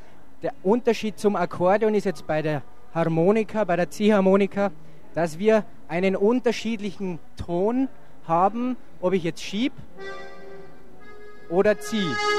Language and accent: German; Hammerau, Bavaria, Germany; Also, ich bin aus Hammerau, das ist in der Gemeinde Einring, Landkreis Berchtesgadener Land.